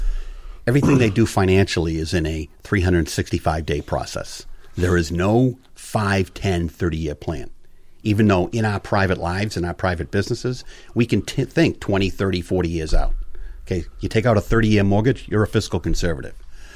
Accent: Plymouth, Massachusetts, United States; if you're saying this because I'm from Plymouth, the textbook example probably in this area is Plymouth South High School

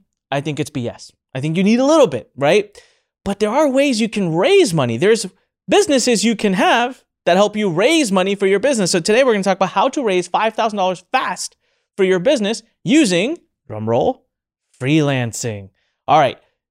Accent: India; And I was like, given I'm Indian, I should probably do this in India.

